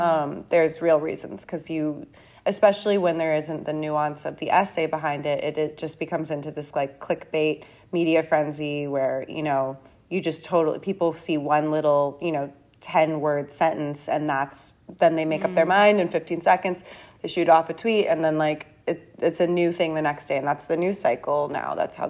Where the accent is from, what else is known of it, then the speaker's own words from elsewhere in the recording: London, United Kingdom; born there; No, I was born in London, actually.